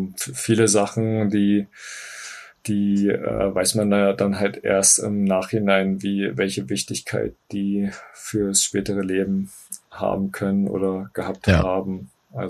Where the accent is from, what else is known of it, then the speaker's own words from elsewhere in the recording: Finsterwalde, Brandenburg, Germany; born there; Das ist in der Nähe von meinem Geburtsort Finsterwalde.